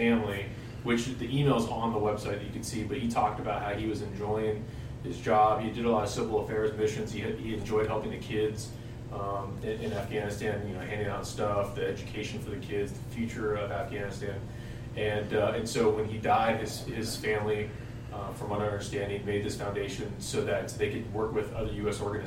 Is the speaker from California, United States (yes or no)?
yes; Los Angeles, California, United States; I'm from Los Angeles, California.